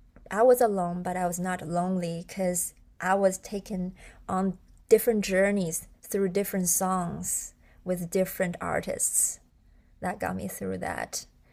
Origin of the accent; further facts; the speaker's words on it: China; English is a second language; I grew up in China, so I don't know a lot about the US music, the whole Western music industry.